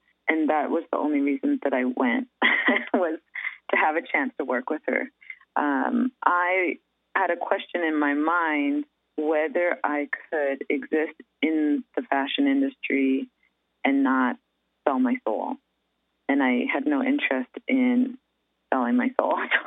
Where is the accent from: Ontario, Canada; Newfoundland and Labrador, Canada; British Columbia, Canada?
British Columbia, Canada; Vancouver; I think definitely growing up in Vancouver and being close to nature